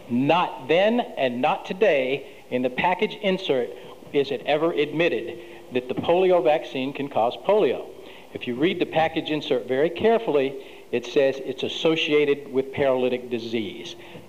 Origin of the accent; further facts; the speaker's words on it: Arkansas, United States; I was in my mid-20s, and I hadn't chewed tobacco since I was 8. I was from Arkansas.